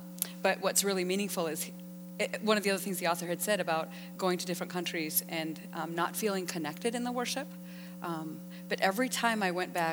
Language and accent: English; Canada; also born or lived in India; now in United States; Because I was born in India. I grew up in Canada from the age of 5, and then I met and married my husband and live in the U.S.